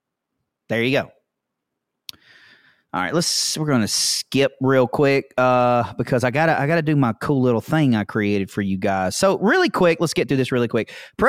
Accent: Mississippi, United States; You know, sorry, I'm from Mississippi. This is my Mississippi disclaimer

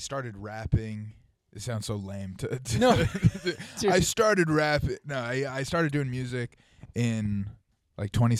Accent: New York, United States; now in New York City, United States; No. I grew up in Westchester.

